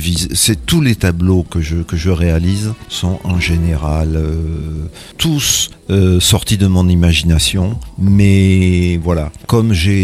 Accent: Algeria; born there; Alors, j'habite actuellement à 16 ans, et je suis né en Algérie, voilà, en 1954.

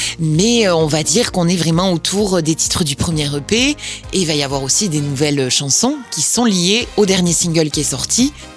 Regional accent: Florence, Tuscany, Italy; parce que j'ai grandi à Florence. Donc vraiment, j'étais à l'école de musique à Florence. J'ai fait du théâtre à Florence, de la danse là-bas.

